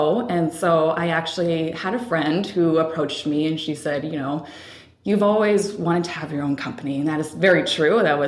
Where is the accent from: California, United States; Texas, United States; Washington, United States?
Washington, United States; Seattle; now in Portland, United States; Yes, I'm originally from Seattle. Mm-hmm. Yeah, and I came down to Portland, oh gosh, I think it's been 3 or 4 years ago